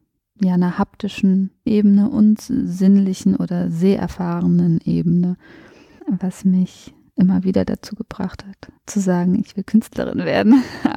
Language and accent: German; Eifel, Germany; Ich bin ja in der Eifel aufgewachsen. Also nachdem wir dann aus den WGs mit diesem anderen Kind ausgezogen sind, sind wir zurück in die Eifel, in das Heimatdorf meiner Mutter.